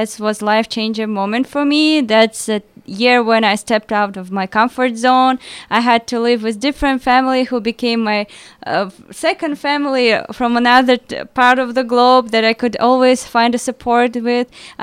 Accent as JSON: {"language": "English", "town": "Kyzylorda", "region": "Kyzylorda Region", "country": "Kazakhstan", "tie": "born or raised there", "lives_now": "Almaty, Kazakhstan", "said": "I'm from Kazakhstan. My hometown is Kazalorda, but I live in Almaty."}